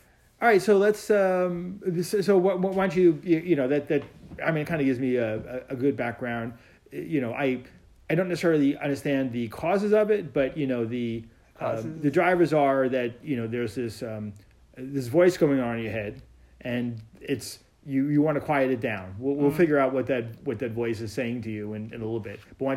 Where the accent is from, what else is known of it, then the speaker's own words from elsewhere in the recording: Hicksville, New York, United States; I grew up in Hicksville.